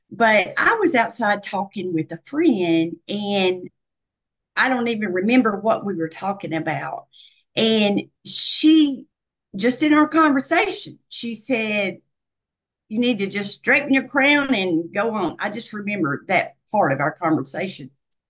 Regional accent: the South, United States; So I did put a chapter in there about Southern Belles, since I'm from the South, and about how they dress, how they talk

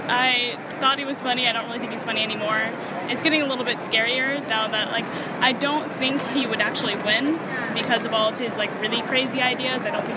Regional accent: Dubai, United Arab Emirates; I'm from Dubai.

